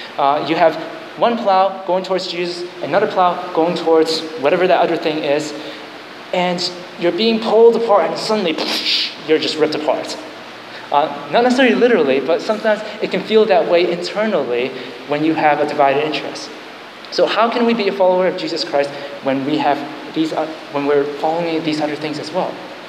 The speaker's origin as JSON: {"language": "English", "region": "Massachusetts", "country": "United States", "tie": "born or raised there", "said": "in the house that I grew up in Massachusetts"}